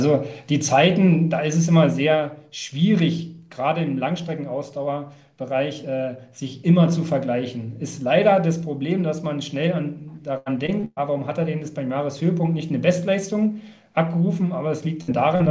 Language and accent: German; Werder, Brandenburg, Germany; Ich komme aus Werder.